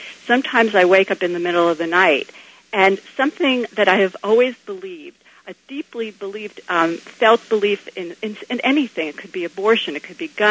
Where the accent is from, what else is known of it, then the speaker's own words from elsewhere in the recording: New York, United States; now in Berkeley, United States; I grew up in New York with a dad who thought that liberals were great and conservatives were the devil.